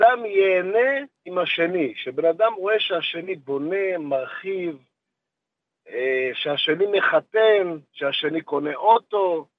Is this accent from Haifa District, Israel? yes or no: no; Bnei Brak, Tel Aviv District, Israel; אני גדלתי בבני ברק